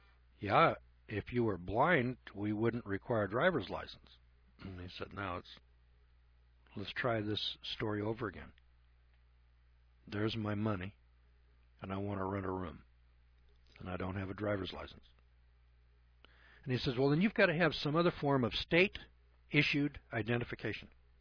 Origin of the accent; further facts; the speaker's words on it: Isabella, Missouri, United States; I'm from Isabella, Missouri.